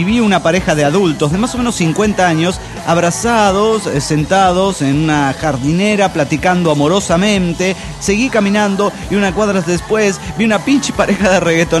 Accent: Mexico; also born or lived in Thailand; Sí soy tailandés, pero me crié en México.

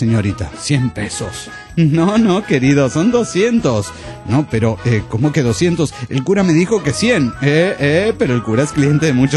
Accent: Almoloya de Juárez, State of Mexico, Mexico; de Almolilla de Juárez.

